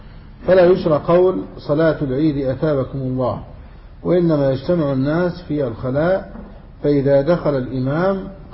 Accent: Egypt; وكان عندنا في مصر

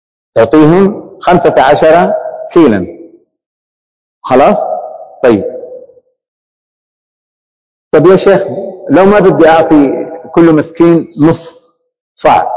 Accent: Saudi Arabia; عندنا هنا في يعني بلادنا المملكة العربية السعودية

